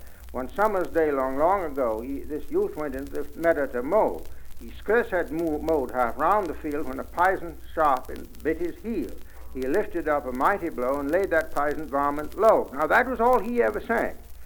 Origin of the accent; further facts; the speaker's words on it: Albany, New York, United States; I was brought up in Albany. I certainly never heard that pronunciation.